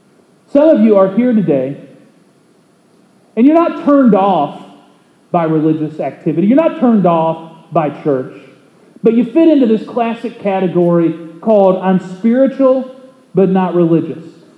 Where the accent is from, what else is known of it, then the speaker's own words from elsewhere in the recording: Keokuk, Iowa, United States; The first job I ever had was at a little plant on the outskirts of my hometown in Keokuk, Iowa.